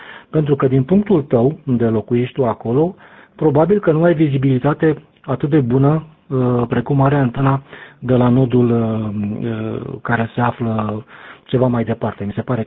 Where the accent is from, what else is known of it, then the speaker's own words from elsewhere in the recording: Ploiești, Prahova, Romania; now in United Kingdom; Întâmplător tot din Ploiești, dar de vreo 3 ani prin UK și acum sunt tot acolo, sunt portabil din UK.